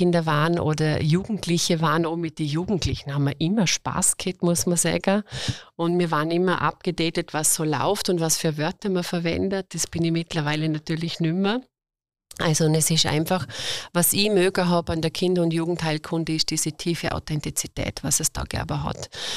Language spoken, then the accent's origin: German; Vorarlberg, Austria; Die hat es bei uns in Vorarlberg gerne gegeben.